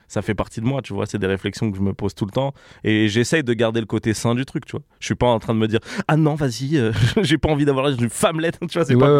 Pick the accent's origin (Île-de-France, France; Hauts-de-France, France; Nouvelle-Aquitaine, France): Île-de-France, France; Le Bourget; also born or lived in Paris; Et après, je suis parti dans le 93, là où ma famille a toujours vécu